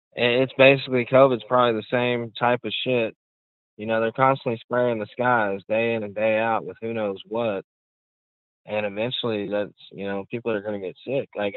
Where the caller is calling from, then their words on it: Arkansas, United States; I'm calling from Arkansas.